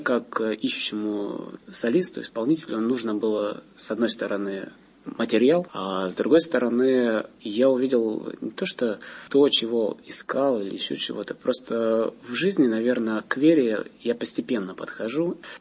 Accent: Votkinsk, Udmurtia, Russia; born there; now in Moscow, Russia; Я родился на родине Петра Ильича Чайковского, это город Воткинск. Потом постепенно я переезжал из одного города в другой и оказался в Москве.

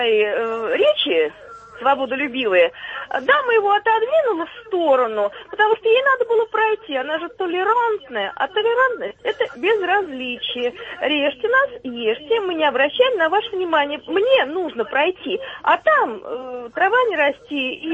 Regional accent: Moscow Oblast, Russia; Добрый вечер, я из Подмосковья.

